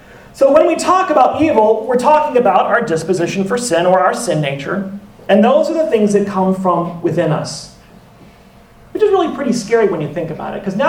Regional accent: Louisiana, United States; I'm from Louisiana, right? And so we would we'd go deep sea fishing

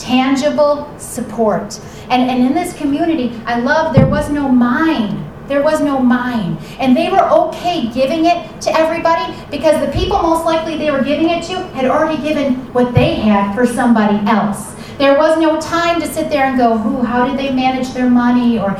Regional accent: Buffalo, New York, United States; You know, I'm sensitive to them since I'm from Buffalo.

